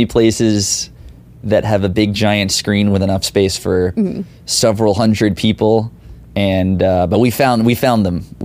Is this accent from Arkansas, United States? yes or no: no; Tampa, Florida, United States; So Tampa, my hometown.